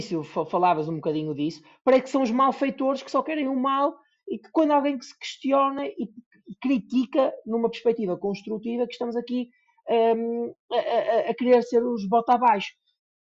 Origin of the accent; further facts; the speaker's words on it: North, Portugal; e eu sou do Norte e não há aqui provincianismos bacocos